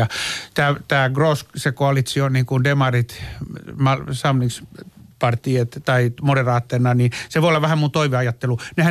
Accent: Sweden; vaikka itsekin olen ruotsalainen

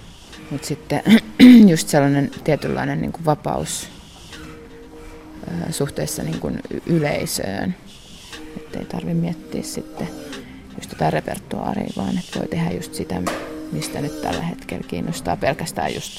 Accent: Vantaa, Uusimaa, Finland; born there; also born or lived in Helsinki; No, tai siis mä oon Vantaalta syntyjä, mutta Helsingissä sit asunut teinistä.

